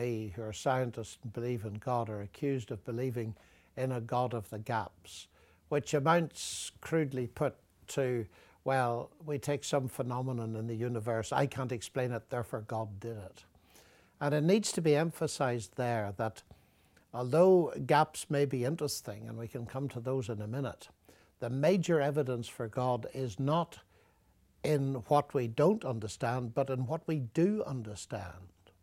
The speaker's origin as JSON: {"language": "English", "country": "Ireland", "said": "possibly because I'm an Irishman"}